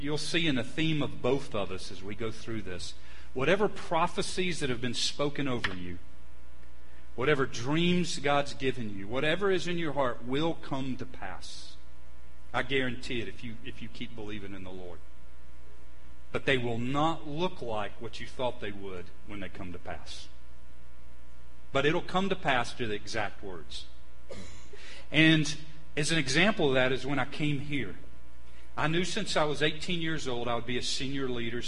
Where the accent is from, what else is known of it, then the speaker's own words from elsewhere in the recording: Atlanta, Georgia, United States; I was raised up in Atlanta. I love big cities. I wanted to stay in Atlanta.